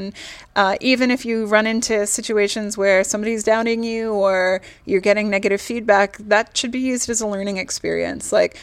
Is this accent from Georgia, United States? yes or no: no; Boston, Massachusetts, United States; And I grew up in Boston, and my parents live near the ocean.